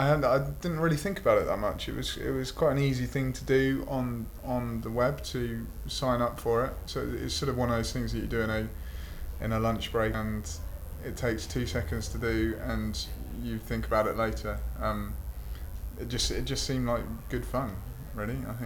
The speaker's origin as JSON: {"language": "English", "region": "London", "country": "United Kingdom", "said": "I'm 26 and I'm from London."}